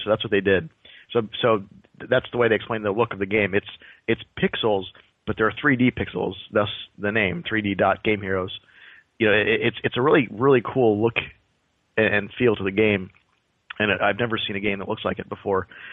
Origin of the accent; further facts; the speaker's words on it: Canada; I just had a boot because I'm Canadian, apparently.